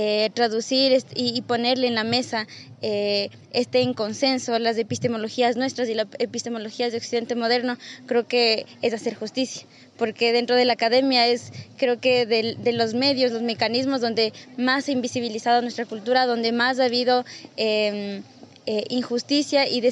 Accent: Otavalo, Ecuador; first language Quichua; soy de Ecuador, de dos pueblos indígenas, de Otavalo y de Cotopaxi, y mi nacionalidad es Quichua y el idioma es Quichua.

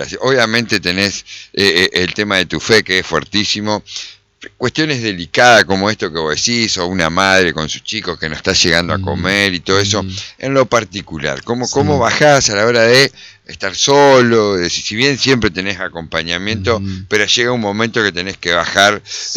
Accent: Argentina; nosotros los argentinos

